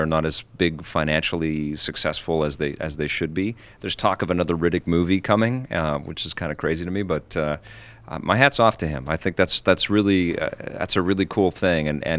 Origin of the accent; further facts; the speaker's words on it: Vancouver, British Columbia, Canada; But I grew up in Kits, and what I sort of got here in Kits